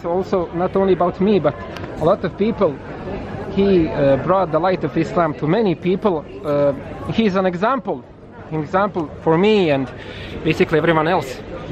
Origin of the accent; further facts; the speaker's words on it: Bosanska Dubica, Republika Srpska, Bosnia & Herzegovina; he lives in my hometown, Bosanska Dubica